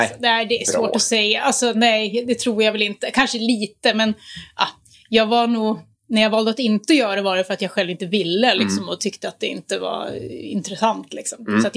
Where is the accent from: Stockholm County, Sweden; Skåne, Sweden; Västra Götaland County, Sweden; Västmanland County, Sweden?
Västmanland County, Sweden; Västerås; I Västerås.